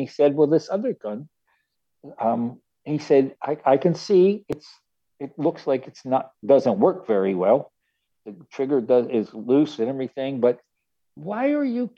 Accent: Baltimore, Maryland, United States; Our neighborhood where I grew up was in Fells Point was nice and safe, even though it had a rough area there because of the docks.

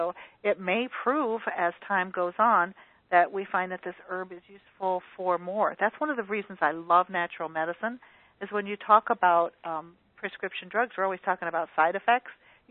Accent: Midwest, United States; Because I always say I'm from the Midwest, so I'm very frugal.

